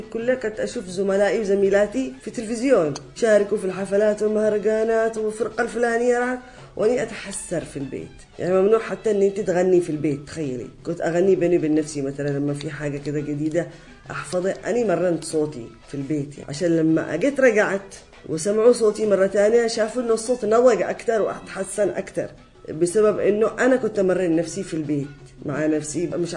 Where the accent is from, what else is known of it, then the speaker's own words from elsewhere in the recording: Aden, Yemen; أنا بنت عدن وما نش مزينة وبن أسرة فلانية معروفة